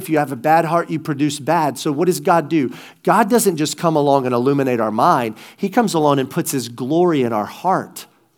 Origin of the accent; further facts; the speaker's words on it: the South, United States; But growing up in the South, here's the kind of fishing you do. Bass, crappie, catfish, and bream.